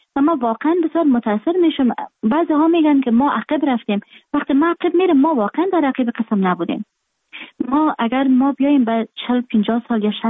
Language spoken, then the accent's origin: Persian; Afghanistan; moved away; من در خارج هستم، خارج از افغانستان هستم